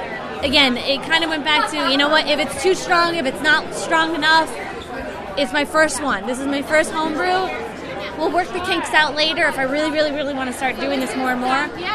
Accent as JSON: {"language": "English", "region": "New Jersey", "country": "United States", "said": "I'm from New Jersey"}